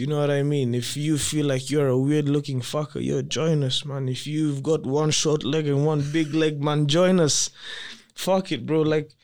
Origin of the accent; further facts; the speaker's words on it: Kenya; You're Kenyan, I'm Kenyan, you know.